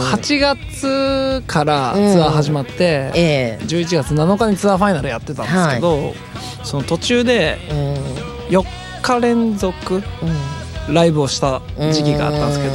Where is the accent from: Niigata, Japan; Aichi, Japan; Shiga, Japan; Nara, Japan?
Aichi, Japan; Nagoya; 僕はもともと地元名古屋で、名古屋でバンドをやってたんですけど